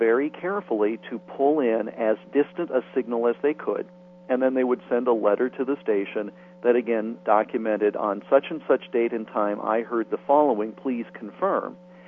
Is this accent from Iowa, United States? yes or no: yes; Iowa, United States; I know as a boy growing up in Iowa, I would sit with the AM radio at night